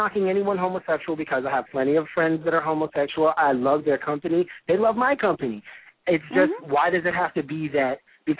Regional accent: New York, United States; I'm a New Yorker, so I, of course, keep my Timberlands and my Air Force Ones in the closet.

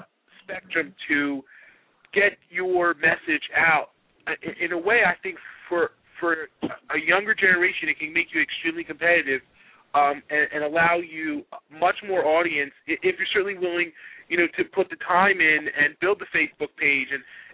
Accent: Philadelphia, Pennsylvania, United States; yes, we're from Philadelphia. We're born and raised in Philadelphia. We're supposed to stay in Philadelphia.

